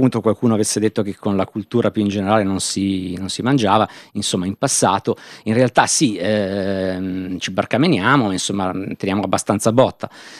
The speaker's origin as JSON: {"language": "Italian", "town": "Sesto San Giovanni", "region": "Lombardy", "country": "Italy", "tie": "born or raised there", "said": "noi siamo di Sesto e abbiamo questa identità legata al lavoro, al mondo del lavoro. Ci svegliavamo da piccoli con il ritmo della sirena della Falck"}